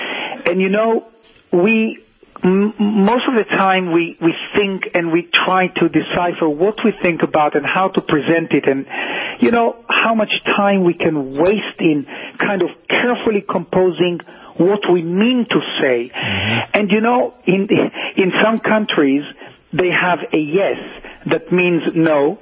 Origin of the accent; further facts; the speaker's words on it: Tel Aviv, Tel Aviv District, Israel; born there; English is a second language; I came from a very small place, Tel Aviv, when I was born in Tel Aviv. It was really a big town.